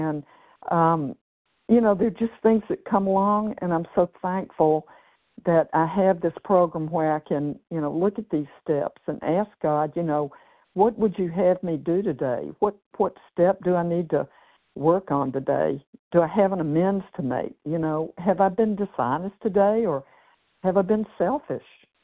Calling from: Tennessee, United States; I am calling from Tennessee this morning

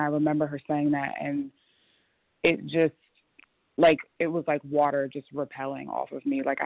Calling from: Philadelphia, Pennsylvania, United States; I'm in Philadelphia.

